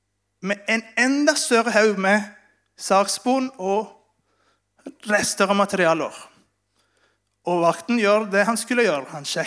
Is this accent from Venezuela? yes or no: yes; Venezuela; Norwegian is a second language; En gammel kjent historie i Venezuela, der jeg kommer fra, og i mange spansktalende land